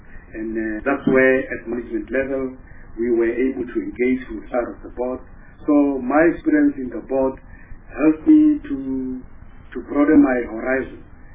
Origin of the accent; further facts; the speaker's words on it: Rustenburg, North West, South Africa; Thereafter, I went home. I'm from Rustenburg.